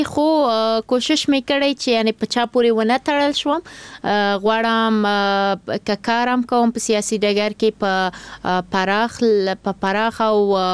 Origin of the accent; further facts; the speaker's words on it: Kabul, Afghanistan; born there; زه په کابل کې زیږېدلی یم